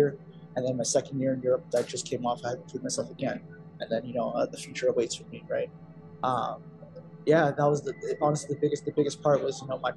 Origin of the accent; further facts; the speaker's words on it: Ottawa, Ontario, Canada; Well, I'm originally from Ottawa